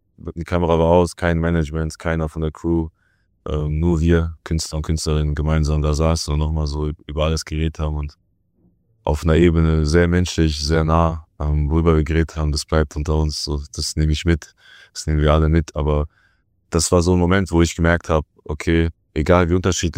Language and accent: German; Rhineland-Palatinate, Germany; Ich komme ja aus Rheinland-Pfalz.